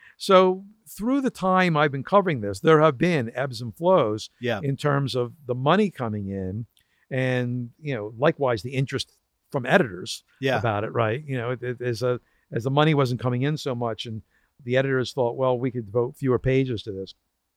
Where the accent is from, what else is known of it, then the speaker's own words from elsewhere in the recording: Philadelphia, Pennsylvania, United States; Then I went back to my hometown of Philadelphia and figured, well, I might as well try to be a writer